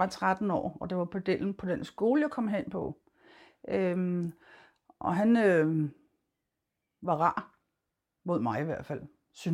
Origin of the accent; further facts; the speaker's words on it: West Greenland, Greenland; Danish is a second language; moved away as an adult; now in Denmark; Jeg kommer op fra Vestgrønland, men er flyttet mange steder rundt på grund af min fars arbejde. Jeg har jo altid boet der, indtil jeg var det omkring 20 år. Så flyttede jeg til Danmark permanent.